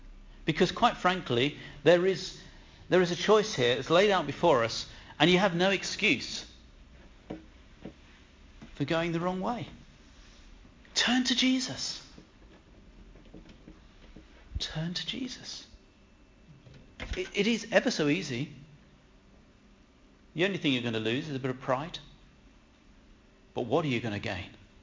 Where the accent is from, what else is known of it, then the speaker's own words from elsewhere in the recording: United Kingdom; Maybe that's a bit touchy-feely. We're British, sorry.